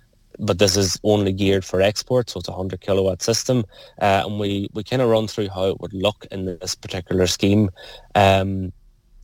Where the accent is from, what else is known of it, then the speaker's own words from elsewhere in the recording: County Donegal, Ireland; Northwest, I'm from Donegal, man.